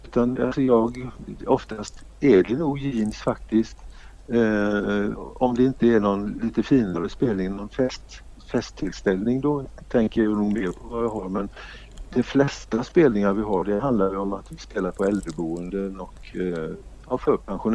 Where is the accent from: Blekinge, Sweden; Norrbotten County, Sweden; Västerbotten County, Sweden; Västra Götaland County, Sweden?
Västra Götaland County, Sweden; Gothenburg; Jag kommer från Göteborg ursprungligen och sen har jag jobbat som lärare i Alingsås.